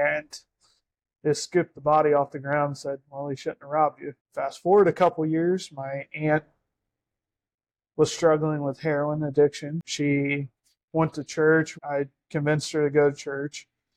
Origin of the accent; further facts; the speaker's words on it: Ohio, United States; So I was born and raised in Ohio. Was very poor.